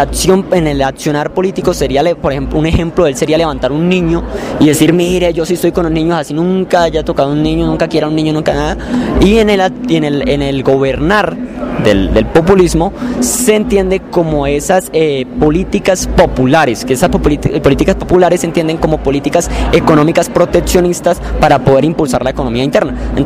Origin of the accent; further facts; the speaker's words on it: Arauca, Colombia; Me gustaría, yo soy de Arauca